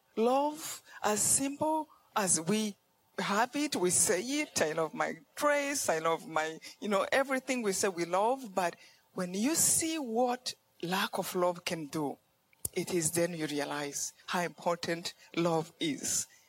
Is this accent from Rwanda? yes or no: yes; Rwanda; I come from Rwanda.